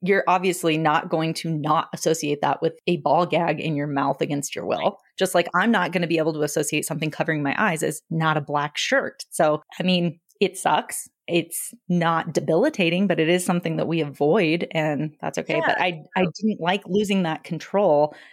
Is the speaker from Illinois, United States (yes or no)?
yes; Illinois, United States; now in Colorado, United States; My whole family is from Illinois. I was born in Illinois, grew up on my grandparents' farm there. Like, we have been in Colorado since I was 2 and a half. But when I thought of home, it was Illinois.